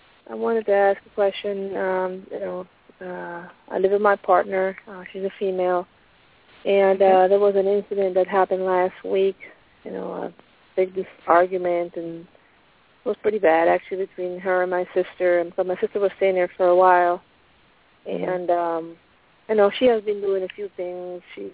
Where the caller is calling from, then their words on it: Pennsylvania, United States; I'm calling from Pennsylvania.